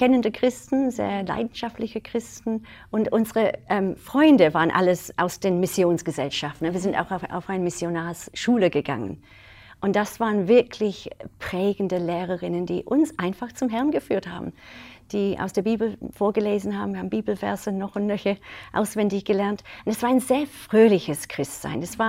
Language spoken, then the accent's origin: German; Northern Nigeria, Nigeria; Also Nordnigeria, meine Eltern mhm. sind dahin gezogen, als ich ganz klein war.